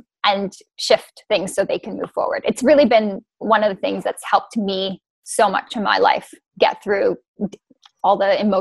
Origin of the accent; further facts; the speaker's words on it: Canada; now in Australia; because growing up in Canada, I had no idea it even existed.